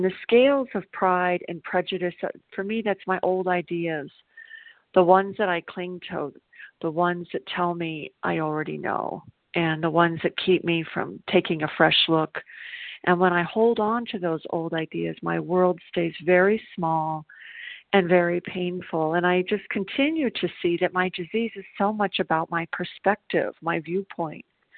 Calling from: South Carolina, United States; and I'm calling from South Carolina.

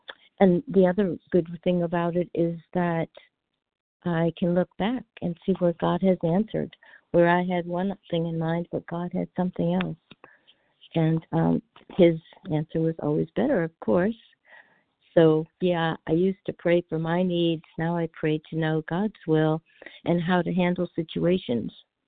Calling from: Florida, United States

